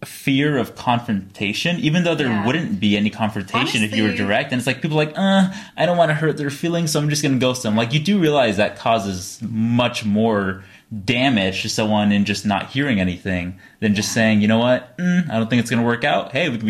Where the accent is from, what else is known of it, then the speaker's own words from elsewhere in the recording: Las Vegas, Nevada, United States; But growing up in Vegas, like, hookup culture is very intense, and it's not healthy whatsoever